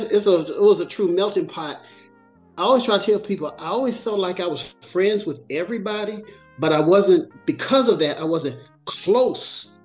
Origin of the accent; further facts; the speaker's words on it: Pleasant Grove, Alabama, United States; also born or lived in Hueytown; actually went to Pleasant Grove. And I remember we used to go places and I would tell everybody I was from Hueytown because back then, Hueytown, at least in that little area of town, was the cool school, and Pleasant Grove was kind of like the little nerdy school.